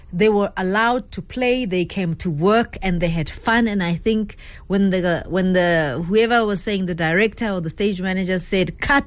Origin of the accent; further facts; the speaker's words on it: South Africa; But nah, being a South African right now, ke fragile, ne? Right now. I'm a little bit fragile. I'm feeling sorry for myself as a South African in this gangster paradise, ne?